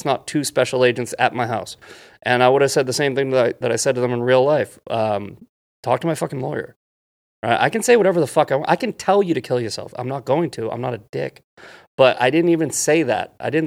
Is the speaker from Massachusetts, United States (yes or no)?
yes; Boston, Massachusetts, United States; I'm from Boston, so I'm not a big old country boy.